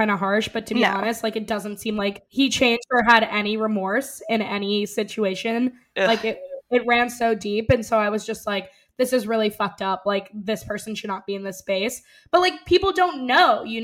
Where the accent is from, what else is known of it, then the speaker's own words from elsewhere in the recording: New York City, New York, United States; And I also, like, I mean, I grew up on the Upper West Side.